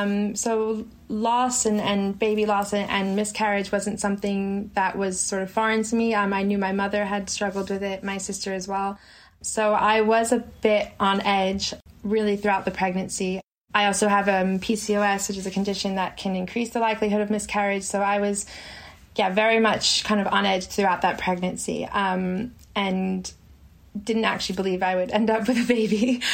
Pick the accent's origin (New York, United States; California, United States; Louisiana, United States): New York, United States; now in London, United Kingdom; So yeah, I'm a New Yorker in London. I've been here about 7 years or so.